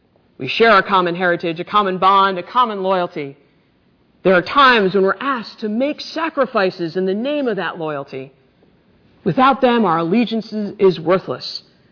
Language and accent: English; United States; As you know, I am incredibly patriotic. I love being an American.